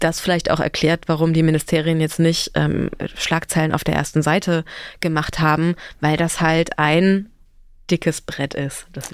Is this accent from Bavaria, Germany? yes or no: yes; Bavaria, Germany; Ich komme aus Bayern und deswegen weiß ich, dass es in Bayern ein Digitalministerium gab